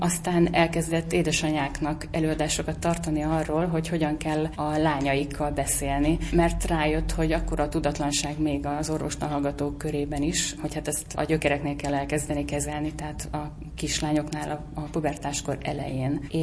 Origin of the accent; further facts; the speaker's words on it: Budapest, Hungary; Magyarországra jöttem Budapestről.